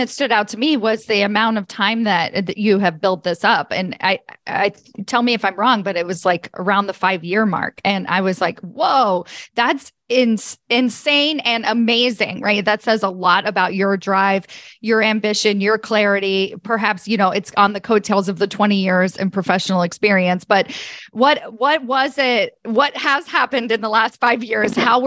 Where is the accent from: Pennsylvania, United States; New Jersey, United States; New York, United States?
New York, United States; New York City; moved away as an adult; now in Palo Alto, United States; I came out to California from New York City. I moved to Palo Alto. I was like, oh my gosh, this place is so slow.